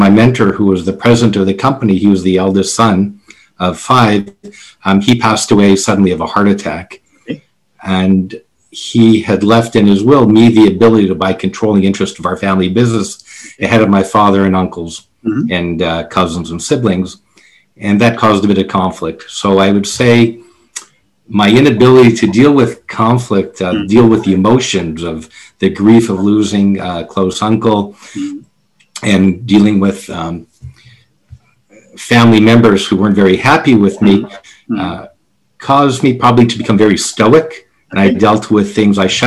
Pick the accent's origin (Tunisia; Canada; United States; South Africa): Canada; I'm a Canadian Jew.